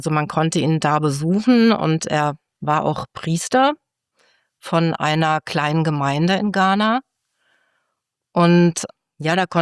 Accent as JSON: {"language": "German", "town": "Fulda", "region": "Hesse", "country": "Germany", "tie": "born there", "also_born_or_lived": "Essen", "moved": "as an adult", "said": "Ja, ich bin in Fulda geboren, bin dann aber ziemlich schnell nach dem Abi aus Fulda weg"}